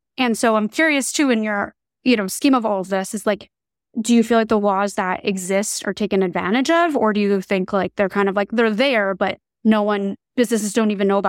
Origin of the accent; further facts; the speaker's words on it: New Jersey, United States; And I'm originally from New Jersey.